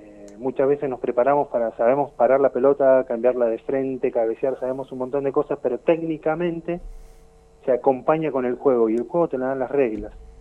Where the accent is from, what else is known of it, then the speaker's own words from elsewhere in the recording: Bahía Blanca, Buenos Aires Province, Argentina; soy de Bahía Blanca, hace 10 años que vivo acá. Llegué acá por paternidad.